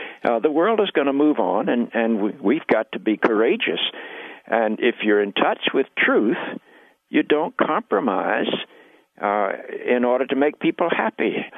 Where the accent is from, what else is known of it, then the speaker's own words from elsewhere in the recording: the South, United States; I grew up in the South, and I lived through the race battles and the civil rights movement and the desegregation.